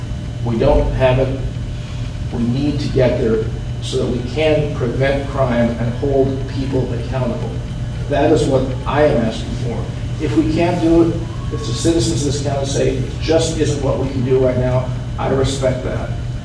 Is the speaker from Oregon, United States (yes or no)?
yes; Salem, Oregon, United States; Before that, I grew up over in South Salem, went to South High.